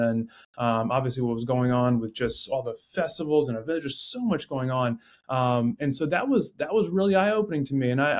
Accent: North Carolina, United States; now in Savannah, United States; I'm from North Carolina originally. So, just about 2 hours up the interstate there from Burlington, North Carolina. And then right after graduating, just a couple years afterwards in 2015, moved down here to Savannah, Georgia.

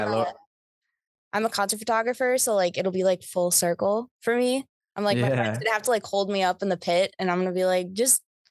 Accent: Cleveland, Ohio, United States; I went to Wonderstruck, which is the Cleveland version, because I'm from Cleveland.

